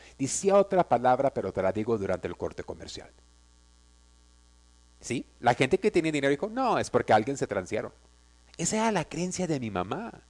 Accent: California, United States; yo no quiero señalar a ninguna ciudad, pero yo soy californiano.

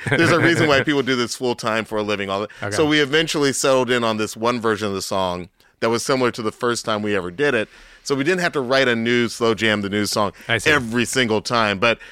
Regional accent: Atlanta, Georgia, United States; So, you know, that man got out there and performed to the Super Bowl, which is crazy for Atlanta. My hometown.

